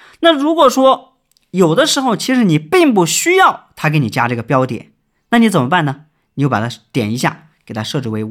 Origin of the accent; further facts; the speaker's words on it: Sichuan, China; 尤其是比如一些讲粤语还有我们四川人讲四川话的朋友啊